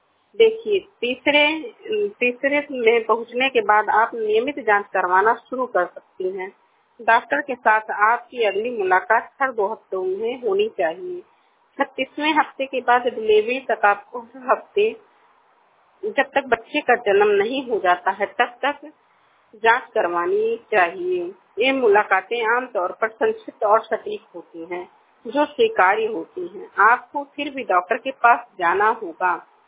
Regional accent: Kalwari, India; मैं कलवारी से हूँ। मेरा उम्र 19 साल है।

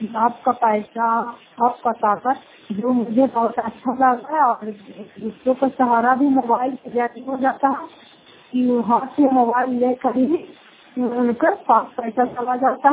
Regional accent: Fatehpur, Bihar, India; मैं घर फतेहपुर पंचायत मकौटा जिला नालंदा कराचा ब्लॉक की निवासी हूँ

